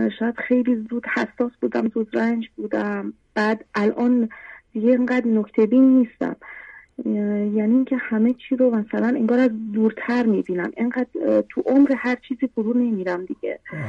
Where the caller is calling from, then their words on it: Mazandaran, Iran; مازندران تماس میگیرم برای اولین باره.